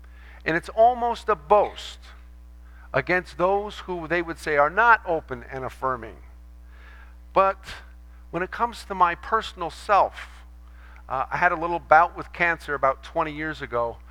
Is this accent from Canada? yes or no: no; United States; Now, one of the assumptions that I have as an American, and you have probably